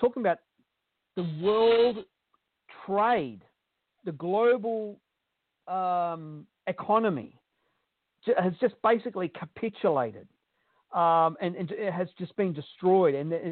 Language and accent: English; Australia; As an Australian, I couldn't believe it.